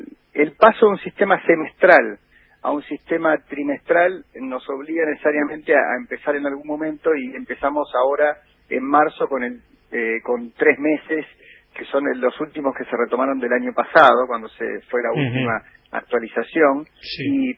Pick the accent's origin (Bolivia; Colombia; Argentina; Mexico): Argentina; Rosario, Santa Fe; Soy de Rosario, justamente.